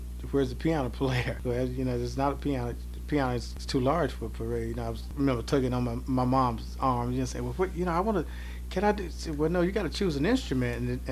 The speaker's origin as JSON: {"language": "English", "town": "Kinston", "region": "North Carolina", "country": "United States", "said": "Kinston, North Carolina. A little small city, about as big as a studio here on the East Coast."}